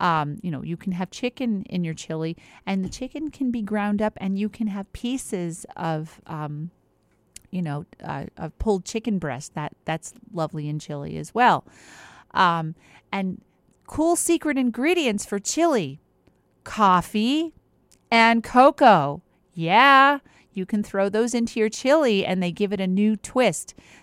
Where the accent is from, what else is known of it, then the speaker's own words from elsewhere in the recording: New York, United States; also born or lived in New Jersey; And, you know, we're from New York, New Jersey. And she's Italian and I'm Jewish. And I grew up around Italian people and she grew up around Jewish people.